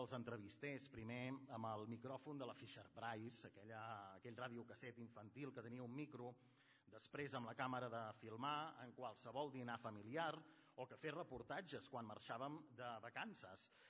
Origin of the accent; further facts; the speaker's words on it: Taradell, Catalonia, Spain; Perquè jo sóc de Vic, malgrat que molts es pensi, no us penseu, i evidentment no em sorprèn que sóc de Taradell.